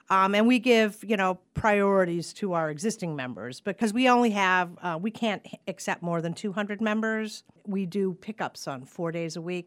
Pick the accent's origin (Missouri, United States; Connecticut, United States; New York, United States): Connecticut, United States; Glastonbury; I'm from Glastonbury, Connecticut, which was, when I was growing up, very agricultural.